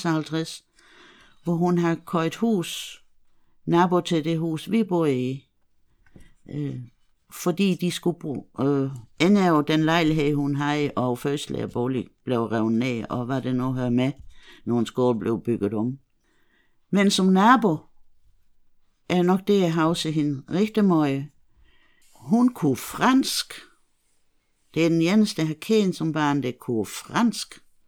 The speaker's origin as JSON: {"language": "Danish", "town": "Bollerslev", "region": "Region of Southern Denmark", "country": "Denmark", "said": "Jeg bor også i Tåsborg. Jeg er fra Bollesl."}